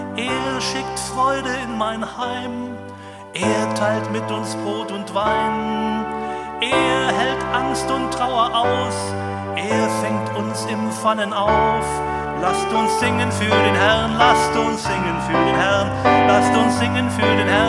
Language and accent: German; Dittersdorf, Saxony, Germany; Ich komme ja aus Dittersdorf. Dittersdorf, nicht Amtsberg, wohlgemerkt. Dittersdorf.